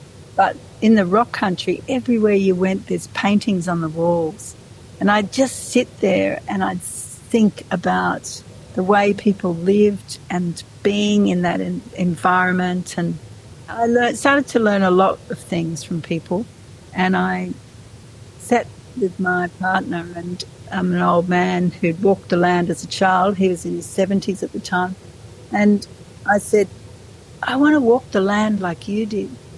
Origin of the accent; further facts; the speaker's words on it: New South Wales, Australia; I grew up in New South Wales